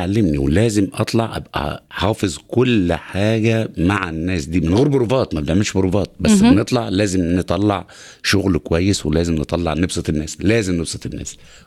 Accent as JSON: {"language": "Arabic", "region": "Upper Egypt", "country": "Egypt", "lives_now": "Cairo, Egypt", "said": "انا من الصعيد فانا هربان من اهلي هربان من ابويا ومن اخواتي وكده ولا وجاي القاهره"}